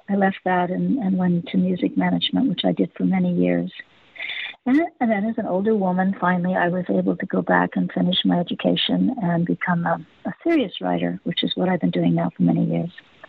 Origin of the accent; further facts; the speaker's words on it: Hollywood, California, United States; And from that, I started working in Hollywood. I grew up in Hollywood.